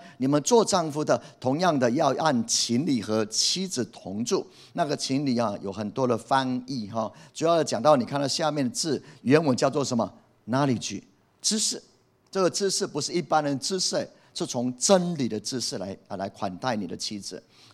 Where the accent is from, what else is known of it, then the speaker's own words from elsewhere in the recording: Taiwan; 用我们台湾话就难逃给了